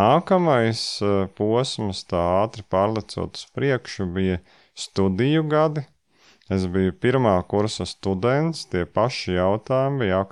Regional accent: Vidzeme, Latvia; Viņa ir no Latgales, un es esmu no Vidzemes, un šobrīd mēs dzīvojam Kurzemē

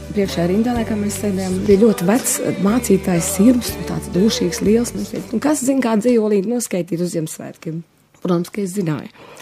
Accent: Riga, Latvia; born there; esmu dzimusi Līgā, pašā centrā.

